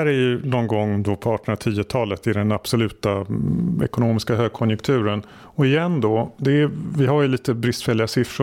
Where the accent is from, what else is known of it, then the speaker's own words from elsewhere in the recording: Sweden; om jag som svensk skulle gå och sätta mig i en tingsrätt i Stockholm och sitta där några dagar